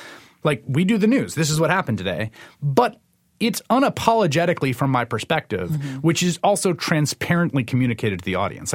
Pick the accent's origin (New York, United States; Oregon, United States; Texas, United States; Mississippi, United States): New York, United States; New York City; I grew up in this city, in New York City. I grew up in the Bronx, sort of outer borough, middle working class kid.